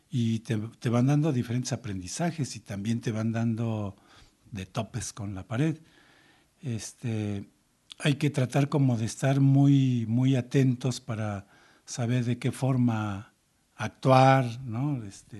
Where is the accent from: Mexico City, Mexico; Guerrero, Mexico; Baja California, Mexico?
Mexico City, Mexico; now in San Cristóbal de las Casas, Mexico; soy originario de la Ciudad de México y llevo viviendo en San Cristóbal de las Casas 27 años.